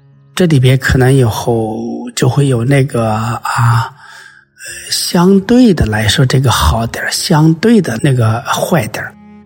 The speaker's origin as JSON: {"language": "Chinese", "country": "China", "said": "你看看我们中国人，中国的企业，不管大企业小企业，有一个很大的毛病"}